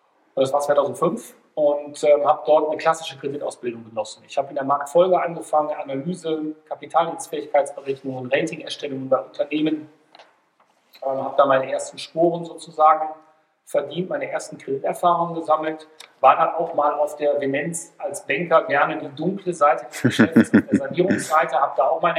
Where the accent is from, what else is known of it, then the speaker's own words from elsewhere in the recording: Düsseldorf, North Rhine-Westphalia, Germany; ich bin 46 Jahre alt. Ich komme tatsächlich gebürtig aus dem Rheinland, aus Düsseldorf. Habe da auch bis vor anderthalb Jahren gelebt, meinen Lebensmittelpunkt immer nur dort gehabt.